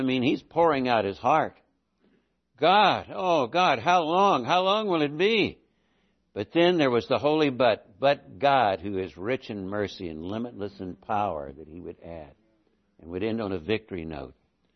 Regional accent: Deep South, United States; now in California; I grew up in the Deep South, and when we moved to California, we were pretty much suburbanites

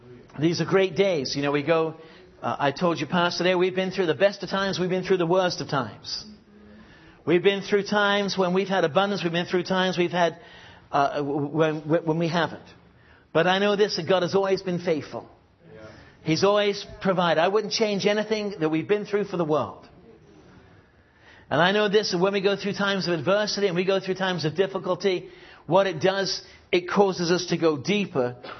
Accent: Gresham, Oregon, United States; also born or lived in England; I grew up in the United States in Portland area, Gresham.

